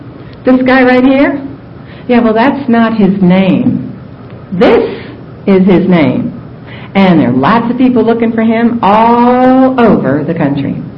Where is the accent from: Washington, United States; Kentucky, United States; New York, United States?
New York, United States; And guys, I'm from New York, and I know how to say something.